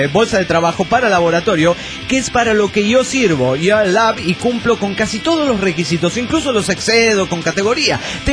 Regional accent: Morelia, Michoacán, Mexico; de Morelia, Michoacán, como les acabo de decir.

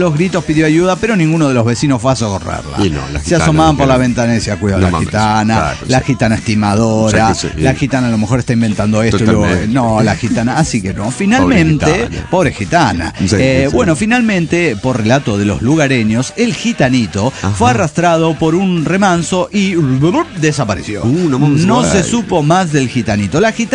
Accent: Diamante, Entre Ríos, Argentina; Estamos en Diamante, sí que sí. Mesopotamia, Argentina

